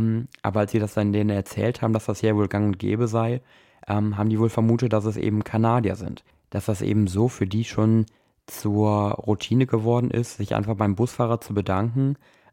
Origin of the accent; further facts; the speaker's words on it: Germany; wir als Deutsche